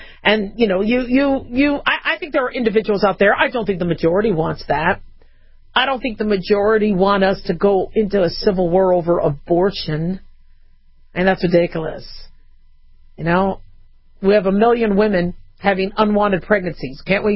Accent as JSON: {"language": "English", "country": "United States", "said": "I mean, I'm an American."}